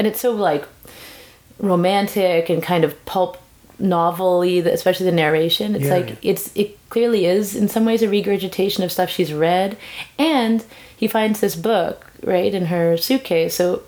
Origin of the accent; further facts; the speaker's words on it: West Coast, Canada; Well, and I'm from the West Coast too. I don't know if that has something to do with it.